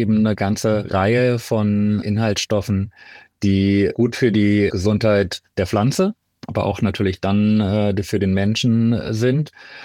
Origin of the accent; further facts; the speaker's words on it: Rhineland, Germany; Und da bin ich natürlich als Rheinländer dann auch direkt eingestiegen